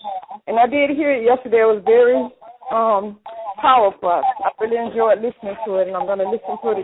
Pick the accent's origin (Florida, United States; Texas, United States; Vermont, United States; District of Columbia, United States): Florida, United States; Fort Lauderdale; I'm from Fort Lauderdale, Florida.